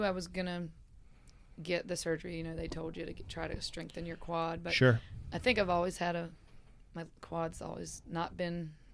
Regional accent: Rayland, Ohio, United States; I'm actually from Ohio.

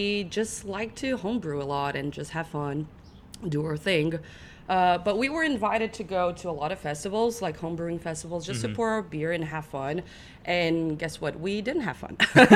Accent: Brazil; accent: Brazilian; English is a second language; I am from Brazil, hence the accent.

